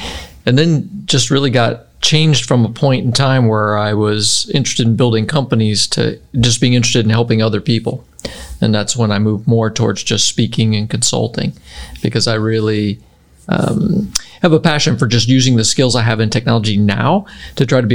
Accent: Cleveland, Ohio, United States; know, I didn't know my neighbors, literally did not know my neighbors one or two houses over, you know, when I grew up in Cleveland. It's just, it's not a community-oriented area like Oklahoma is.

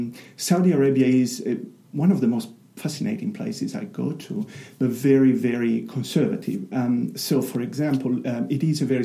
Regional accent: Parma, Emilia-Romagna, Italy; English is a second language; also born or lived in Milan; I was born in Milan and grew up in Parma

